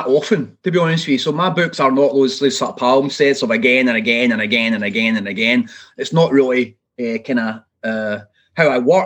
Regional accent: Airdrie, Scotland, United Kingdom; So I made a kind of vow as a child that one day I would write a book about Airdrie, about growing up in Airdrie, that was magical, positive, poetic, optimistic, affirmative, and reflected my true experience of that place.

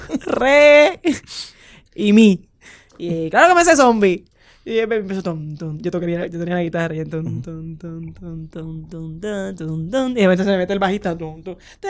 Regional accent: Puerto Rico; Yo soy de Puerto Rico

